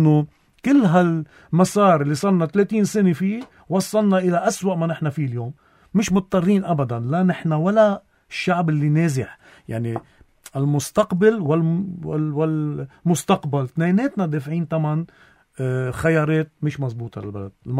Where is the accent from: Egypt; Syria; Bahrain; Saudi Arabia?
Syria; لأنه مش مضطر أنا سوري عم بحكيها هيك